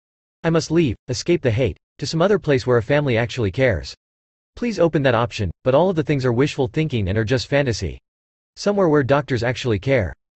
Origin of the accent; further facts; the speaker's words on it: San Bernardino, California, United States; I am homeless here in my hometown of San Bernardino